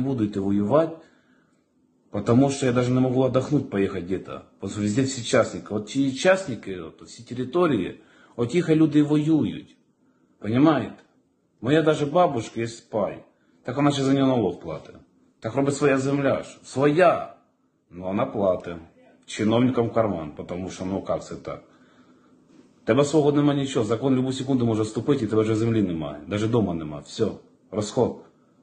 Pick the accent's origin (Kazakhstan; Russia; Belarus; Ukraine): Ukraine; Вот у меня вопрос к украинцам. Я тоже украинец.